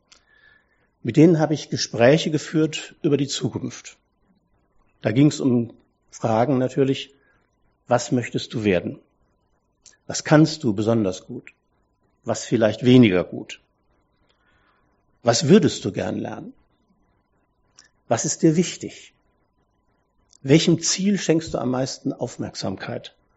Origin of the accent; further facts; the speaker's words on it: North Rhine-Westphalia, Germany; Ich stamme aus dem Ruhrgebiet, eine sehr schöne Gegend. Vor allen Dingen die Menschen dort sind ein besonderer Schlag. Sie sind ziemlich direkt, ja.